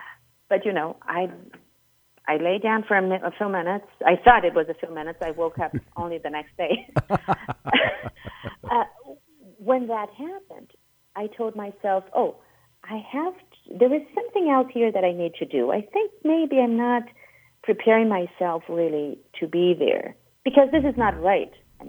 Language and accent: English; Brazil; now in Boston, United States; So I was in Brazil first. You know, I lived in I had been to the United States several times, but I moved from Brazil